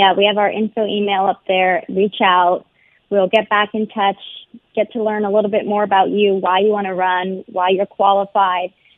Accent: Florida, United States; I'm from Florida, so I know more than anybody.

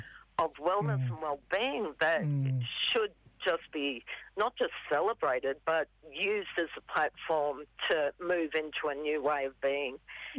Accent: Brisbane, Queensland, Australia; born there; I was born in Brisbane on Turrbal land. But my mother was removed from North Queensland, Giramay Mob.

